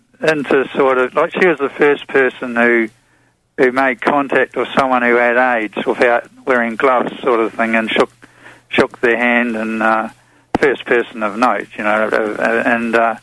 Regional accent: New Zealand; now in Australia; I'm an Australian, well, New Zealander, actually, but I've been living in Australia for about 20-odd years

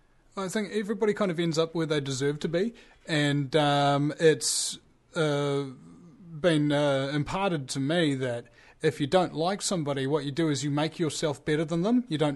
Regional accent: New Zealand; New Zealand.

